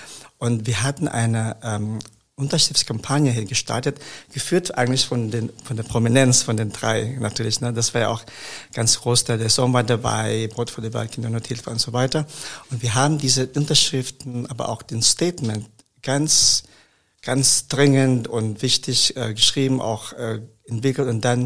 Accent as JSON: {"language": "German", "town": "Olongapo", "region": "Central Luzon", "country": "Philippines", "tie": "born or raised there", "second_language": "German", "lives_now": "Germany", "said": "ich bin aufgewachsen in Olongapussy, die wir auch paradiesisch befindet. Das ist, wie gesagt, geprägt von Prostitution."}